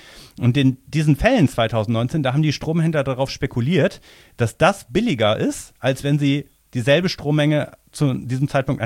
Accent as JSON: {"language": "German", "region": "North Rhine-Westphalia", "country": "Germany", "said": "Also ich komme ja aus der Umgebung von Köln"}